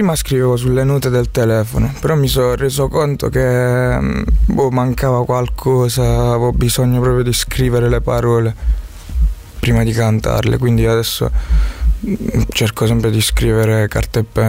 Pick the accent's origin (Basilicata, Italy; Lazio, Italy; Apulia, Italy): Basilicata, Italy; Venosa; now in Milan, Italy; Sono di Venosa, vengo dalla Basilicata, sono cresciuto là e poi niente, adesso sto qua da 5 anni.